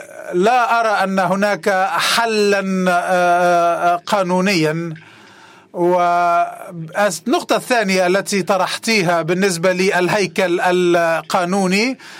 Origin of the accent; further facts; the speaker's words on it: Beirut, Beirut Governorate, Lebanon; أنا كبرت في بيروت، وبيروت فككت في الوقت الذي أنا كبرت فيه